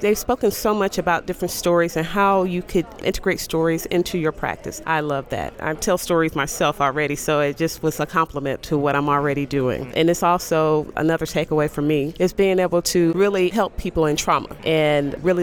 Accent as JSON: {"language": "English", "town": "Atlanta", "region": "Georgia", "country": "United States", "said": "from Atlanta, Georgia. I'm a licensed marriage and family therapist."}